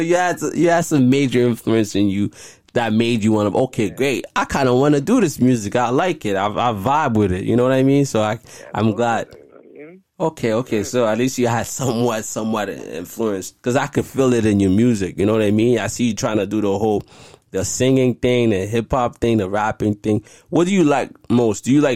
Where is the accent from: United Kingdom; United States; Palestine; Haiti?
Haiti; for growing up, I was raised in Haiti.